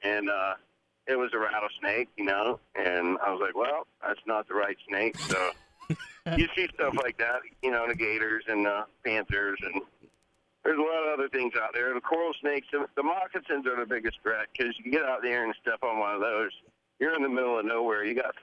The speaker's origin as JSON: {"language": "English", "region": "Florida", "country": "United States", "tie": "born or raised there", "said": "But, you know, growing up in Florida here, I've done every job, digging a ditch and swinging a hammer on concrete jobs."}